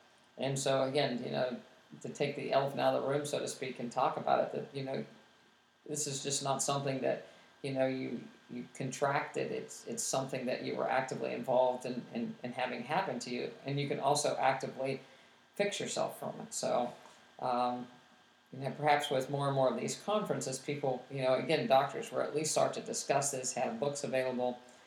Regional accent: West Virginia, United States; You know, I'm from West Virginia, and, you know, there's nobody in this room right now except Samantha, my dog.

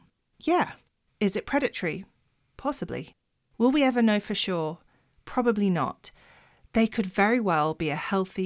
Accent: Australia; as an Aussie who was born in the 80s

